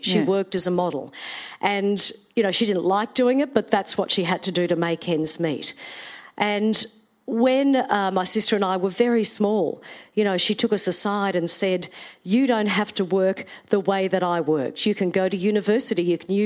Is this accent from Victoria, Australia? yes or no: no; Queensland, Australia; I grew up in Queensland.